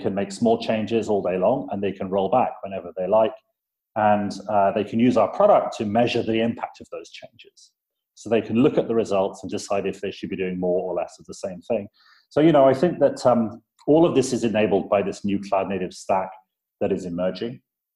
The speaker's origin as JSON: {"language": "English", "country": "United Kingdom", "said": "You may notice from my accent that I'm British, but I actually do sometimes come to the States."}